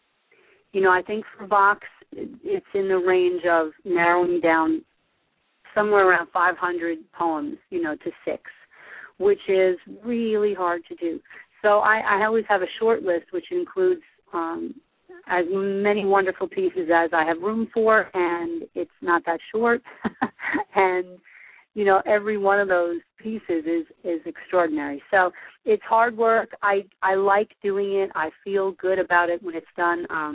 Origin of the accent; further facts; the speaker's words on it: New Jersey, United States; as you all know, I'm from New Jersey